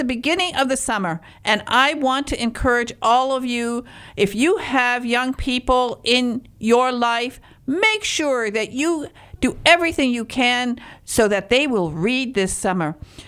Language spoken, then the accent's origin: English; Michigan, United States; Because I'm from Michigan. What can I do?